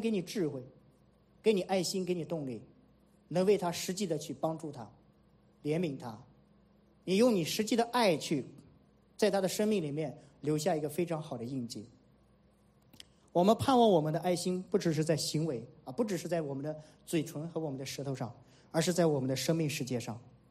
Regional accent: China; 特别是我们中国人啊，华人，我们太了解这个

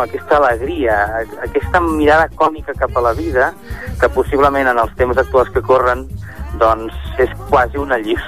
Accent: Tarragona, Catalonia, Spain; som els dos de Tarragona, ja ens coneixíem

